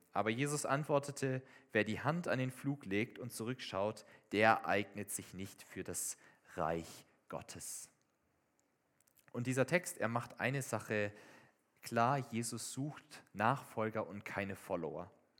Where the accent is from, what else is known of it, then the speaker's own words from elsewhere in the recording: Baden-Württemberg, Germany; also ähnlich wie bei uns im Schwarzwald, das ist ziemlich steil